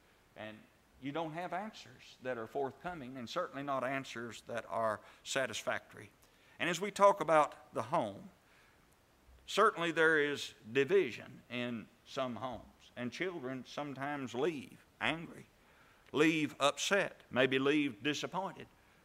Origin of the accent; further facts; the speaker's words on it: Kentucky, United States; When I was just growing up in Kentucky, my brother and I were preaching down at Fountain Run, Kentucky.